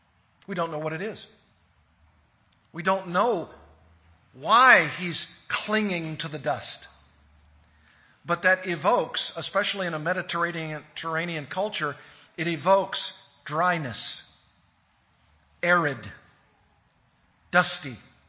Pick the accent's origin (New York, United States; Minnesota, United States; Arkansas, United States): Arkansas, United States; Well, I grew up in Arkansas, and my education was not, let's say, sturdy.